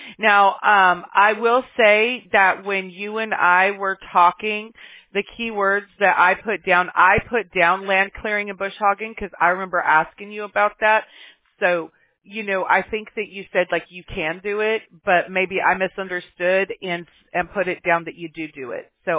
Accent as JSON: {"language": "English", "town": "Mobile", "region": "Alabama", "country": "United States", "tie": "born there", "said": "I was born in Mobile, Alabama, so I'm from the backwoods myself."}